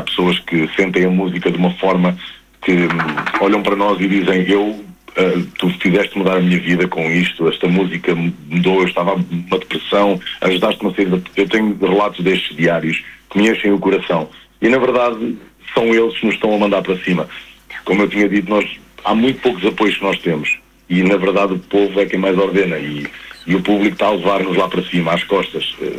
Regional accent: Vieira de Leiria, Leiria, Portugal; nas festas de Vieira de Leiria, que é a minha terra

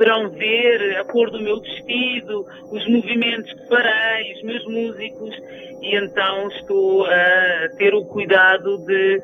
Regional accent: Lisbon, Portugal; born there; eu sou bilíngue, sou uma pessoa que cada vez mais me quero apresentar como uma mulher bilíngue, nascida em Portugal, em Lisboa, mas com uma origem cabo-verdiana. Todos os meus ancestrais são africanos, cabo-verdianos, crioulos, portugueses

